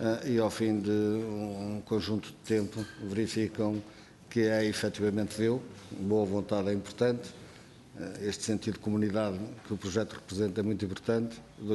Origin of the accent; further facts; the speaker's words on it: Lisbon, Portugal; É controla o núcleo de telheiras, que é a minha terra.